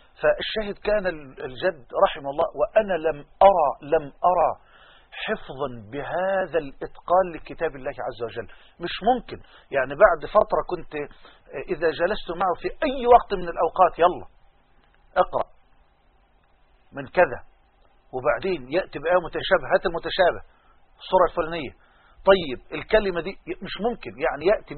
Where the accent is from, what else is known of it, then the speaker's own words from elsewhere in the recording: Damo, Egypt; في الجامع الصغير اسمه جامع السادات في قريتنا دموه.